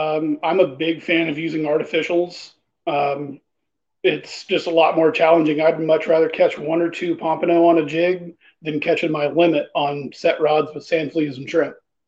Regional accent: Pensacola, Florida, United States; Man, born and raised in Pensacola. I've been fishing my entire life. You know, I grew up fishing on the Pensacola Beach Pier for cobias and kings and all that.

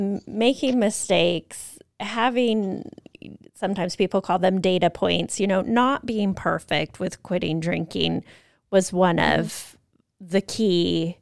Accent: United States; I think as an American, I think of Australia as, woo, that country's full of heavy drinkers.

